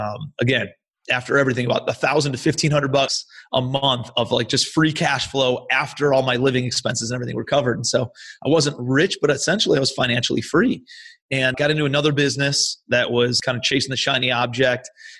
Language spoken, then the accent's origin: English; Ohio, United States; moved away as an adult; now in New York City, United States; So after I graduated college in 2007, I'm from Ohio originally. I ended up moving out to New York City. And my brother was living out there.